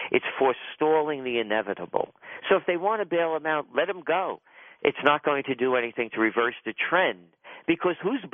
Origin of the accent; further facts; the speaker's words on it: Bronx, New York, United States; I'm a guy from the Bronx.